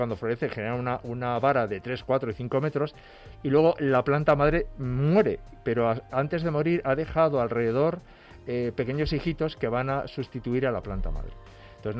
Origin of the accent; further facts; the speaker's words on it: Extremadura, Spain; Yo, como extremeño, te diría, hay una encina terrona que está en Montánchez